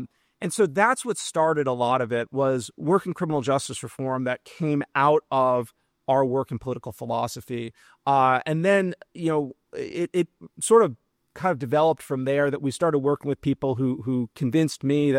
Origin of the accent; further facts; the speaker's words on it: New Orleans, Louisiana, United States; And I'm from New Orleans, the connections I have in New Orleans to help move the needle on some of these issues.